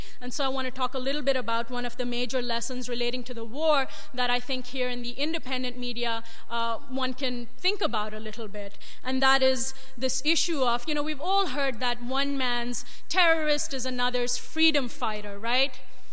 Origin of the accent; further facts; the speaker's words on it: India; India is my home country.